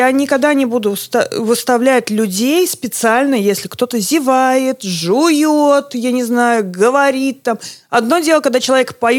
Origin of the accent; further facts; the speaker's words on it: Riga, Latvia; moved away as an adult; now in Narva, Estonia; Нет, я из Риги. Я родом из Риги, переехала сюда по любви